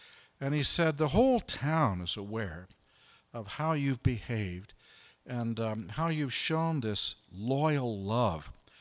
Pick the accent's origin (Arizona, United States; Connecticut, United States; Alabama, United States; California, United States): California, United States; Los Angeles; moved away as an adult; now in Oregon, United States; Now, I grew up in Los Angeles, and we didn't have chickens when I was a boy.